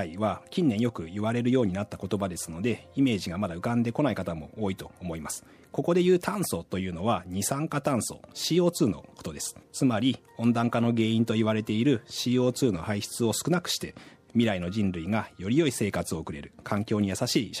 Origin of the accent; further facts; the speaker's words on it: Kanazawa, Ishikawa, Japan; 出身は石川県の金沢ですね。雪国育ちなのでやっぱり冬は雪が降らないと冬って感じがしないんですよね。